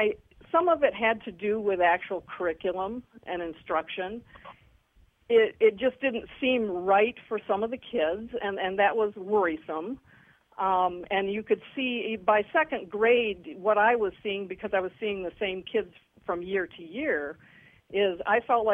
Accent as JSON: {"language": "English", "town": "Albion", "region": "Michigan", "country": "United States", "said": "I'm from Albion, Michigan, and I went to school at Michigan State University is where I graduated from."}